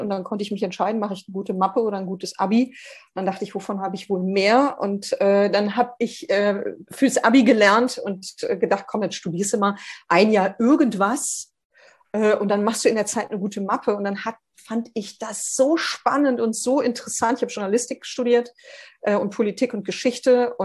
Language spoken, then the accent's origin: German; North Rhine-Westphalia, Germany; Ich komme ja aus dem Ruhrgebiet und da war das damals noch so.